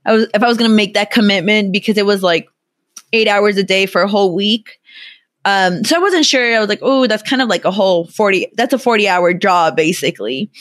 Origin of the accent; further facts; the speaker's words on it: California, United States; I am from the San Fernando Valley.